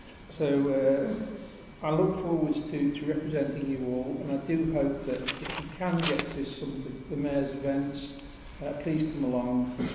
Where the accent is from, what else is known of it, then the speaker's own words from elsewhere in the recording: Stafford, West Midlands, United Kingdom; born there; I was born in Stafford, went to Stafford Hospital with a patch on my eye for several of my early years.